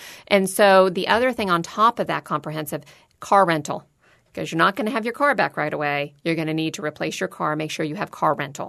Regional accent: Clearwater Beach, Florida, United States; And I'm a Florida native. I was born in Clearwater Beach. I've been in Florida my whole entire life.

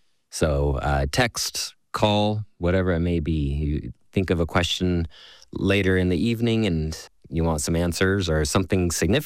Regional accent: Salt Lake City, Utah, United States; So born and raised in Salt Lake, similarly did my undergrad at the University of Utah.

